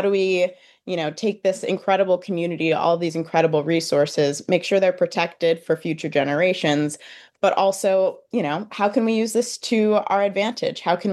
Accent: New York, United States; I grew up here in the Catskills, grew up farming with my family

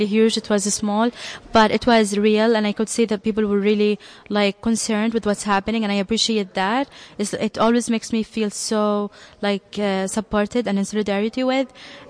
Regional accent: Gaza Strip, Palestine; I cannot hide that I grew up in Gaza.

